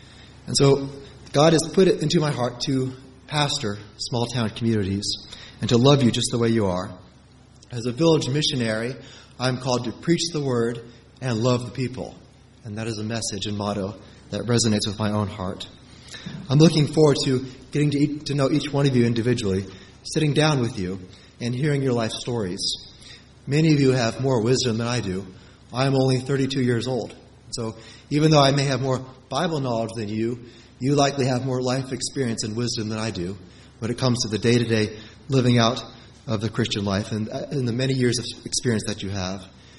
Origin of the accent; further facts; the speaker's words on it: Friendswood, Texas, United States; I grew up in Friendswood, Texas, which is a suburb south of Houston.